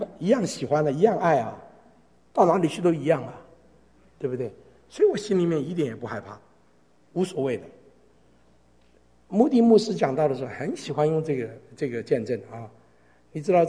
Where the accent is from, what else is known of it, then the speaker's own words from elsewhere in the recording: Taiwan; 我是从台湾来的，